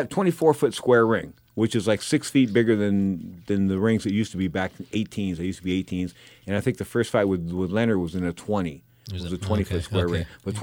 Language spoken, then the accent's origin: English; Panama; And we know I'm from Panama.